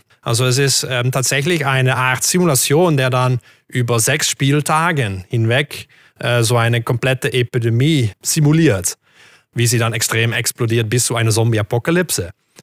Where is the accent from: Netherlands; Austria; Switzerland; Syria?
Netherlands; German is a second language; Ich bin Niederländer, deswegen ist mein Deutsch so komisch.